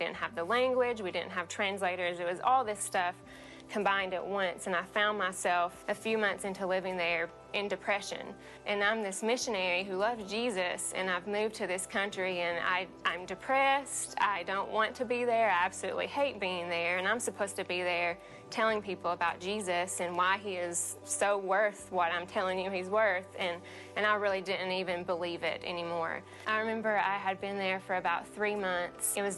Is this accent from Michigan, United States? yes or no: no; Cookeville, Tennessee, United States; I'm from Cookeville, Tennessee, and I've been going to the river for about 4 years now.